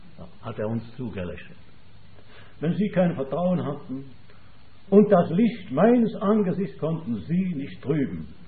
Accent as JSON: {"language": "German", "town": "Zürich", "region": "Zurich", "country": "Switzerland", "said": "Bei uns in der Schweiz, in Zürich, wenn man so in der Trambahn sitzt, da ist auch alles."}